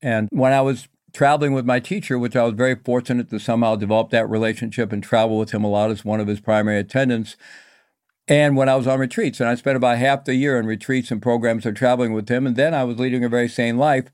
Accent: Midwest, United States; And I grew up in the Midwest, Roman Catholic upbringing, basically a good family

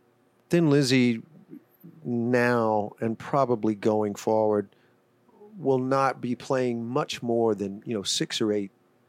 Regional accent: Birmingham, United States; It was a blessing growing up in Birmingham.

